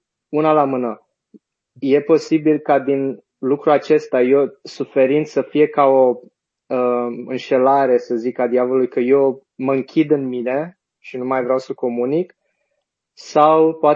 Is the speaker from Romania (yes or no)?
no; Weimar, Thuringia, Germany; sunt din Weimar, acum sunt în Weimar, în Germania